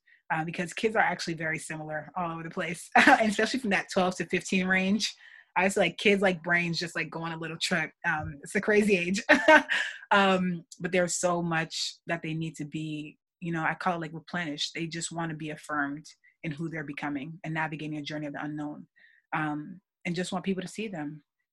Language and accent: English; New York City, New York, United States; I grew up as a first generation in first generation Guinean, born and raised in New York City.